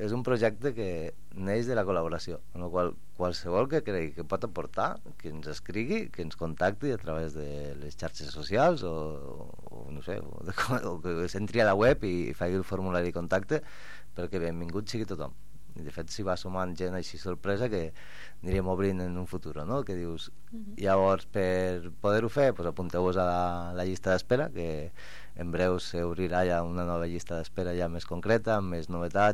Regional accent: Lleida, Catalonia, Spain; now in El Prat de Llobregat, Spain; jo que soc forani, entre cometes, ara ja diem que soc lleidatà de Potablava, no?

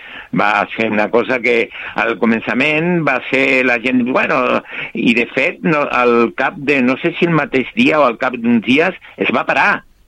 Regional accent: Tazacorte, Canary Islands, Spain; now in Sabadell, Spain; jo encantat de servir tant al meu poble, Tazacorte, com a l'alta l'adopció, que Sabadell.

